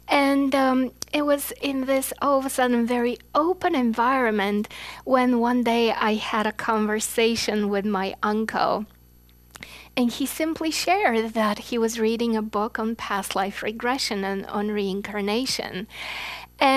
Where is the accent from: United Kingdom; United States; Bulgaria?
Bulgaria; English is a second language; I grew up in a communist country. I grew up in Bulgaria.